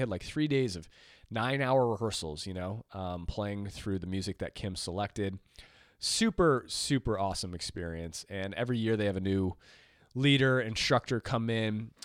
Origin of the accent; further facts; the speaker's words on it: Boston, Massachusetts, United States; I don't remember, because I grew up in Boston. I don't remember them doing this in Massachusetts, actually.